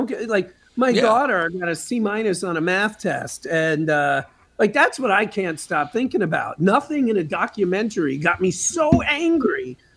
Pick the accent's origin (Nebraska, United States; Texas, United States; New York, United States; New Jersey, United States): New York, United States; maybe it's because I'm from New York, but I've met a lot of New Yorkers who are not like this.